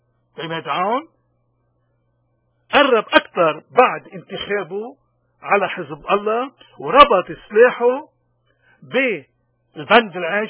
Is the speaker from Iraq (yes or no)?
no; Lebanon; لو الخيار غير المقاومة ما كان دفعنا كلبنانيين وكمجتمع مسيحي آلاف الشهداء، ولكننا تهجرنا، ولكننا صرنا ببلاد الاغتراب